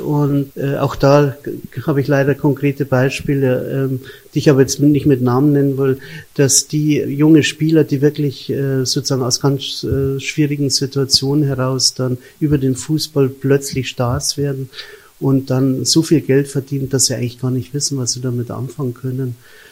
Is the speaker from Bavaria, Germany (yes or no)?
yes; Munich, Bavaria, Germany; dass ich bin ja in München aufgewachsen